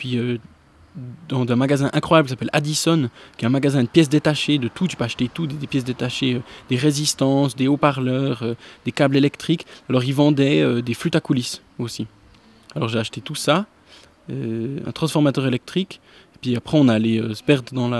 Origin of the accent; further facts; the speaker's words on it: La Chaux-de-Fonds, Neuchâtel, Switzerland; born there; moi je suis né à la Chaux-de-Fonds